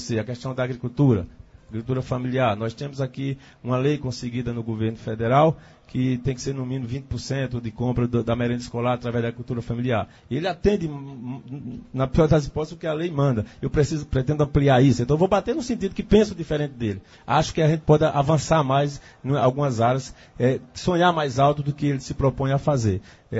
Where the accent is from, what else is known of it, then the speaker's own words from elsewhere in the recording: Afogados da Ingazeira, Pernambuco, Brazil; moved away as an adult; also born or lived in Recife; Saí aos 18 anos de Afogado em Gazeira, numa situação extremamente adversa, saí inclusive sem falar com meu pai